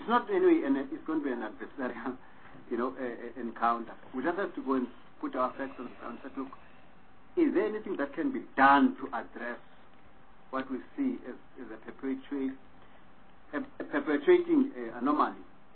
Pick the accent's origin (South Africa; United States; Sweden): South Africa; To what extent are we happy as South Africa, as the South African government, as the state, as South Africans, that we really are on board